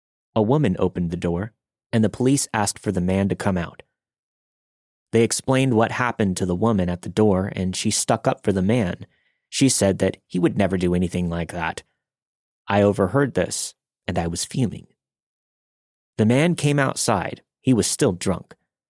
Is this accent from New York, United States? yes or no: yes; New York City, New York, United States; I'm from New York City, and I'm used to seeing crazy things.